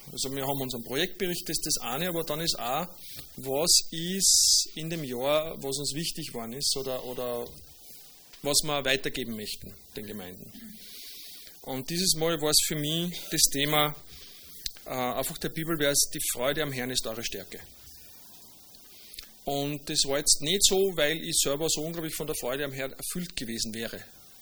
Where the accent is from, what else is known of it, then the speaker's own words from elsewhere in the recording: Austria; aber als Österreicher darfst du eigentlich nicht patriotisch sein